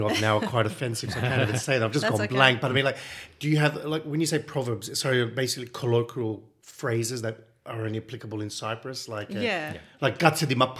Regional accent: Australia; even growing up in Australia, I always found in traffic, I always swore in Greek.

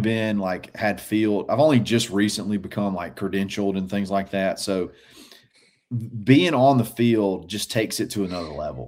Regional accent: Alabama, United States; I'm from South Alabama.

